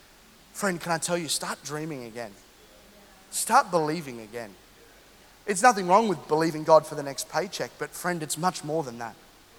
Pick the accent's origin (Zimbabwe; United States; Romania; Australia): Australia; born there; also born or lived in London, United Kingdom; I moved to Australia right before I went through puberty.